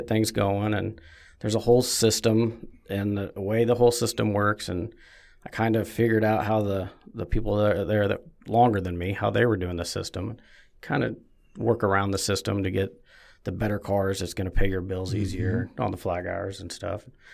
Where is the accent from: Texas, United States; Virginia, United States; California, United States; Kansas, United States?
Kansas, United States; Clearwater; also born or lived in Wichita / Oklahoma; Yeah, we lived in Oklahoma up until about 7th grade, and then 7th grade to graduating in Clearwater.